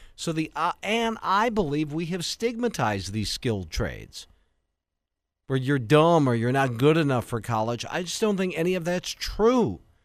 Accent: Coleman, Wisconsin, United States; when it was bought by Chrysler in my hometown of Coleman, one of my sisters went to NWTC for corrections.

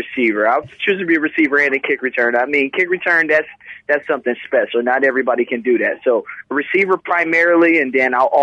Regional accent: Columbus, Ohio, United States; No, I'm originally from Columbus, Ohio.

